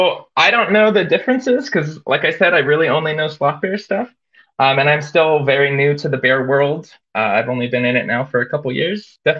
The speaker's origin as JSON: {"language": "English", "region": "California", "country": "United States", "tie": "born or raised there", "lives_now": "Seattle, United States", "said": "born and raised in Central Valley. I went to school just outside of Sacramento for biology"}